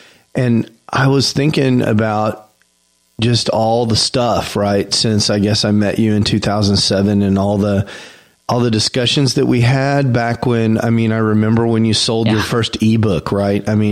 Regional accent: Texas, United States; I'm from Texas. We have guns here.

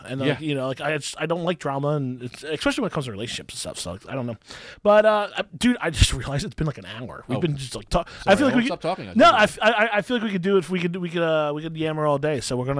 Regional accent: New Jersey, United States; Like for example, I grew up in South Jersey, and there was a bar called PJ Wellingham.

